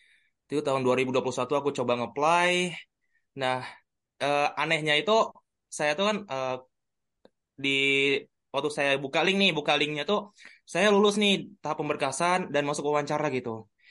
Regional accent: Aceh, Indonesia; karena kan teman-teman pada daftar nih kan, saya kan dari Aceh nih.

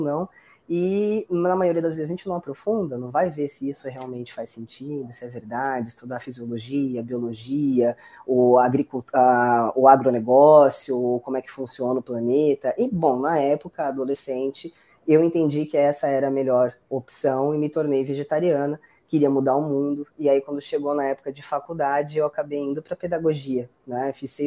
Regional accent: São Paulo, Brazil; now in Niterói, Brazil; Atualmente morando em Niterói, eu sou de São Paulo, vivi minha vida inteira em São Paulo, não imaginava morar em Niterói

